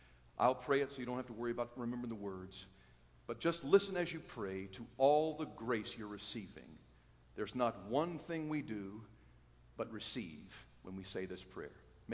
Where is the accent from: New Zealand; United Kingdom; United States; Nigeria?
United States; I will not follow the establishment of my culture first. I'm an American.